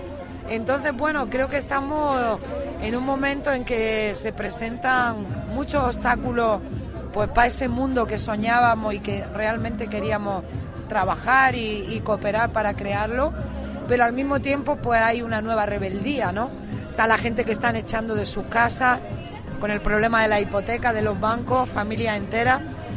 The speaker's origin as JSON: {"language": "Spanish", "region": "Andalusia", "country": "Spain", "also_born_or_lived": "Madrid", "said": "porque yo soy andaluza, me moví a Madrid."}